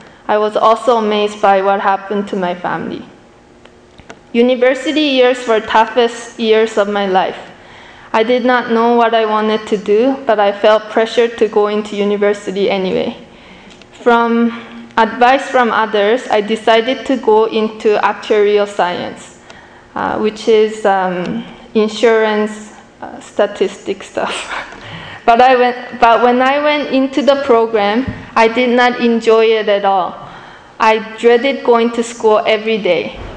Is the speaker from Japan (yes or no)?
yes; Japan; also born or lived in Seoul, Korea; I was born in Seoul, Korea, and when I was four years old, our family moved to Japan.